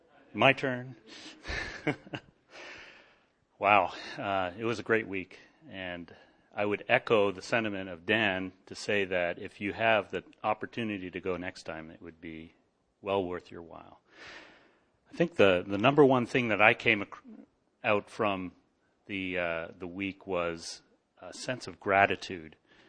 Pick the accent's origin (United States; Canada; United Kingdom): Canada; Ontario; born there; I said, I was born in Ontario